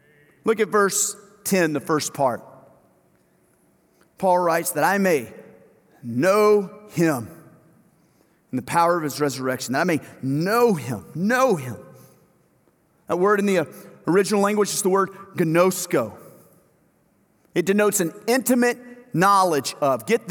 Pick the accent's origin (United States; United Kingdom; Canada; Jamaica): United States; Louisiana; look, my family's from South Mississippi. I grew up in Louisiana. I went to school in Arkansas.